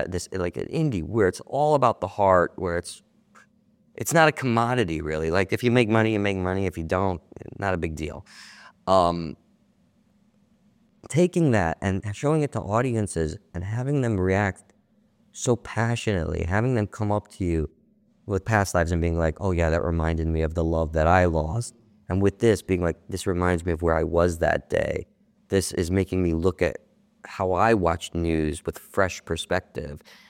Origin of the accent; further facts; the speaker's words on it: Cleveland, Ohio, United States; I grew up in Cleveland. My parents were teachers.